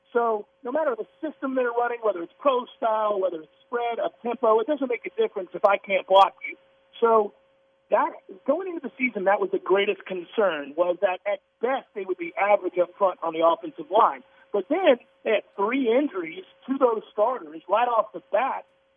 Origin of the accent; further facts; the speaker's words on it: Tampa, Florida, United States; I grew up down in Tampa, but I finished school up here, and I never left for the reasons that you're talking about.